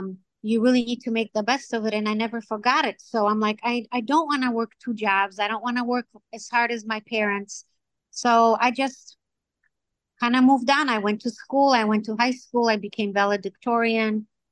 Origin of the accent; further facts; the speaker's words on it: Poland; moved away; also born or lived in Hamtramck; I was actually an immigrant. I immigrated with my family from Poland in 1980 and lived with my grandma in Hamtramck, where a lot of the Polish people live.